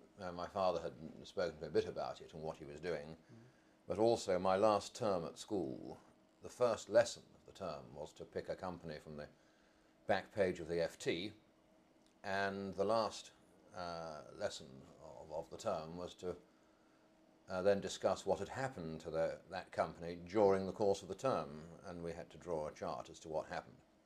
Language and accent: English; Southport, North West England, United Kingdom; born there; I was born in Southport on the 7th of December 1940.